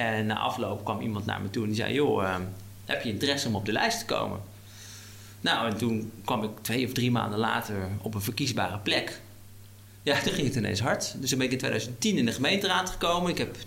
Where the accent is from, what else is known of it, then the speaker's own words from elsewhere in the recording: Huizen, North Holland, Netherlands; also born or lived in Laren; now in Hilversum, Netherlands; Ik ben inmiddels 41 jaar oud. Ik ben opgegroeid, ik ben echt een kind van de regio. Ik ben in Laren geboren. Ik ben opgegroeid in Huizen. Ik heb in Bussum op school gezeten. En ik woon inmiddels 15 jaar in Hilversum.